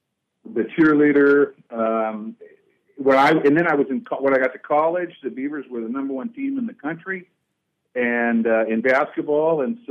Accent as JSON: {"language": "English", "town": "Corvallis", "region": "Oregon", "country": "United States", "tie": "born or raised there", "said": "Well, the answer to your question is I grew up in Corvallis, Oregon, and Gil Coliseum was basically our heaven."}